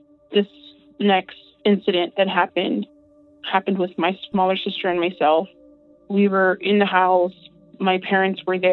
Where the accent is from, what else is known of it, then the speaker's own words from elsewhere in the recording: Texas, United States; I'm from South Texas.